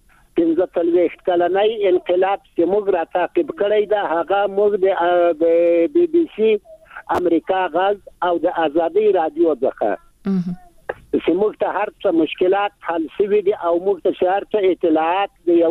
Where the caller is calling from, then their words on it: Ghazni, Afghanistan; د غزنی د ولایت د ناوی د ولسوالینا